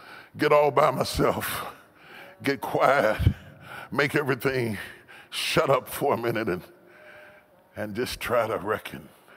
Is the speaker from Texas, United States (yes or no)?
no; West Virginia, United States; I grew up in West Virginia.